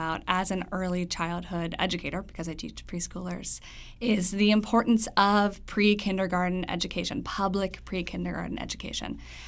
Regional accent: Durham, North Carolina, United States; I'm a North Carolinian. I'm from Durham, and I was raised with the understanding that in North Carolina, nothing is more important than our public school system.

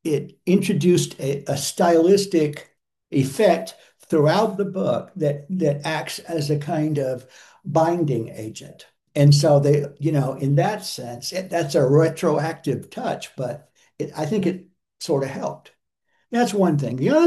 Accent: the South, United States; which is about, I think you could say in a funny way, sort of my education as a Southerner.

